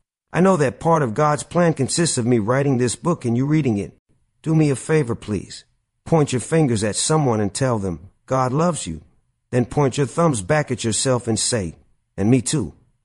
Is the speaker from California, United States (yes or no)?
no; Mississippi, United States; I'm from Mississippi. I'm up here doing my music